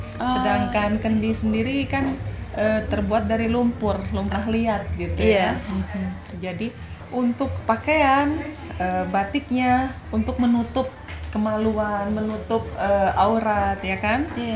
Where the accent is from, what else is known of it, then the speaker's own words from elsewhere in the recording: Purwakarta, West Java, Indonesia; Karena saya berasal dari Purwakarta, maka di sana itu ada sentra industri keramik kan, Tanah Liat.